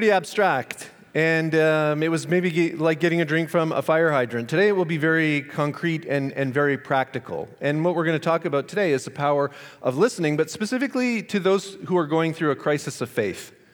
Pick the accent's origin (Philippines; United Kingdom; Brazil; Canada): Canada; now in Los Angeles, United States; I am from Canada, but I do live in Los Angeles, and there are no Tim Hortons in Los Angeles.